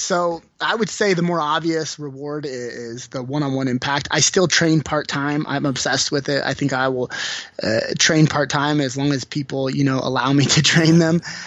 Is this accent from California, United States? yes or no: yes; California, United States; All the girls like us because we're from California.